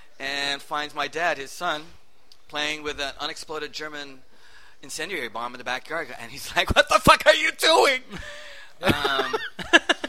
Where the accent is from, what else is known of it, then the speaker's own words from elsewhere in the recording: Montreal, Quebec, Canada; born and raised in Montreal. My father is British